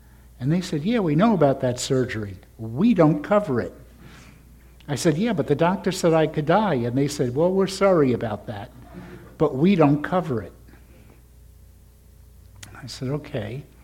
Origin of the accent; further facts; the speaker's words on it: New York, United States; You know, I'm from New York, and if you couldn't tell